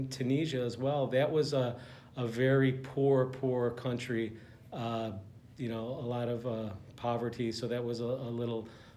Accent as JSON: {"language": "English", "town": "Chicago", "region": "Illinois", "country": "United States", "tie": "born there", "said": "I was born in Chicago, Illinois, in 1968."}